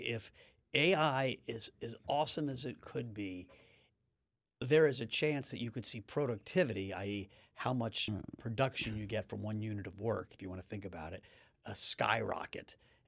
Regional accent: United States; Not great as an American. I wish it would turn around.

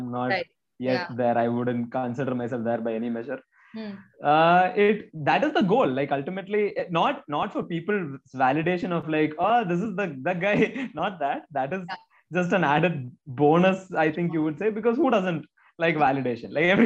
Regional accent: Chennai, Tamil Nadu, India; I was a Mallu guy who was growing up in Chennai

